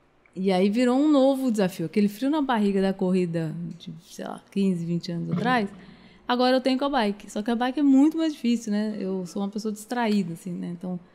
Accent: Ribeirão Preto, São Paulo, Brazil; now in São Paulo, Brazil; quando eu vim fazer faculdade em São Paulo, com 17 para 18 anos, eu não me encontrava no esporte em São Paulo, porque lá em Ribeirão, sou de Ribeirão Preto, era mais fácil.

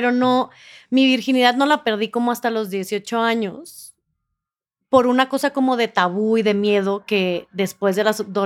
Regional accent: Mexico City, Mexico; Nosotras somos las morras chilangas.

